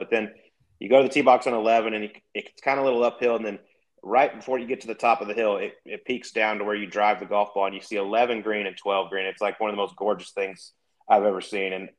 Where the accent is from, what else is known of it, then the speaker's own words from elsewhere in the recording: Dallas, Texas, United States; Where I grew up in Dallas, this place called Royal Oaks Country Club, theirs was phenomenal.